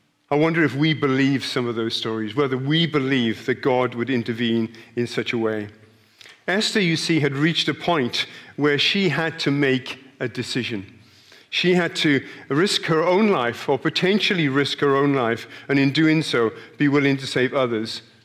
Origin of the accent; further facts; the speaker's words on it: Bridgend, Wales, United Kingdom; As we crossed through Bridgend, my hometown, then a strange event happened on the train.